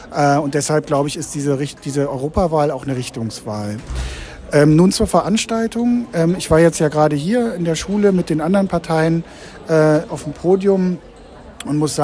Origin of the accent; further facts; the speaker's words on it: Berlin, Germany; now in Düsseldorf, Germany; Ich bin in Berlin groß geworden, habe dann in Münster Politikwissenschaft studiert und lebe jetzt in Düsseldorf